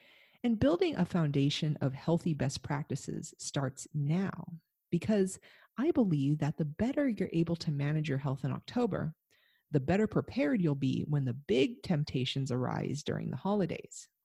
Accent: Los Angeles, California, United States; moved away as an adult; now in Vancouver, Canada; I told him that I'm from Southern California, so what he considers a quote-unquote wimpy winter, I'm probably going to consider intense. I told him, in Los Angeles, where I've lived all my life, we rarely see rain, let alone snow

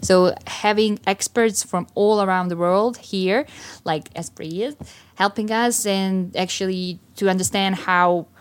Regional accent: Sarajevo, Federation of Bosnia and Herzegovina, Bosnia & Herzegovina; born and raised in Sarajevo, Bosnia.

